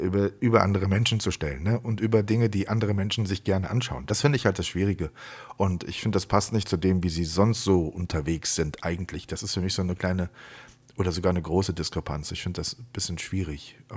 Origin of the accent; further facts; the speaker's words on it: Siegburg, North Rhine-Westphalia, Germany; Wir waren vergangene Woche in Siegburg, auf einem Mittelalter-Weihnachtsmarkt, also in meiner Heimatstadt, wo ich schon ewig nicht mehr war.